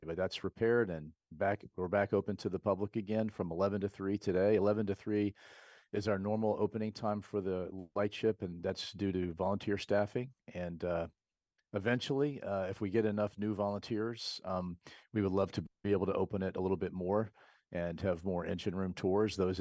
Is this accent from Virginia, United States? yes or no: yes; Virginia, United States; I grew up in Virginia